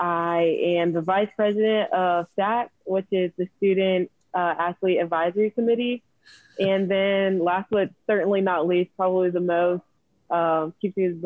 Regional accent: Chesapeake, Virginia, United States; So I'm from Chesapeake, Virginia. I was in Air Force Junior ROTC in high school.

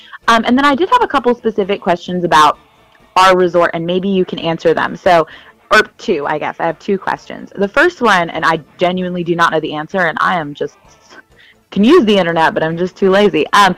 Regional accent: Florida, United States; I've told listeners in the past, I grew up in Florida.

